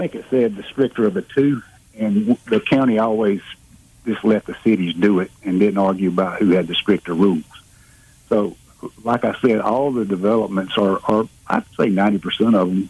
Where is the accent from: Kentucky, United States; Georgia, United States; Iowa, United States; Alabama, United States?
Alabama, United States; Dothan; Well, I grew up in Dothan, but I'm just a small town guy. I've never lived north of Troy